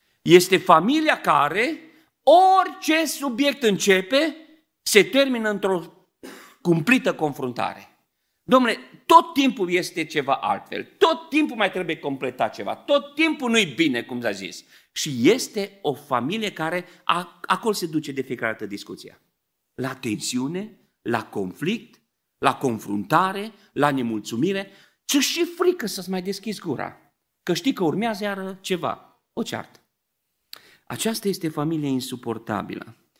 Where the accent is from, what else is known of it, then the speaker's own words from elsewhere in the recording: Beclean, Bistrița-Năsăud, Romania; eu sunt din Beclean, un orășel mic.